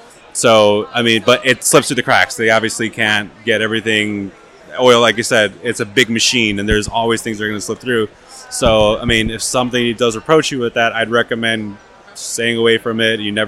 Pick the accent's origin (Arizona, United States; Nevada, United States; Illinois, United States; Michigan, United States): Illinois, United States; Chicago; Transportation to get my stuff too, because I'm from Chicago and New York it's quite a bit away.